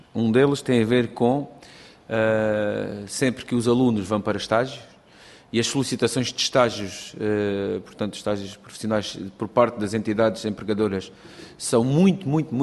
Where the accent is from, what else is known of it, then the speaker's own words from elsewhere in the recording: Alentejo, Portugal; Eu, como alentejano, sempre que tenho que vir dormir a um hotel em Lisboa, tenho que pagar, apesar de ser português